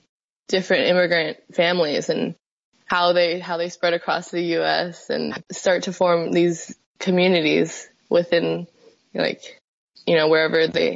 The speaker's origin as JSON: {"language": "English", "town": "Plano", "region": "Texas", "country": "United States", "said": "Plano, Texas. So it's just a suburb of Dallas."}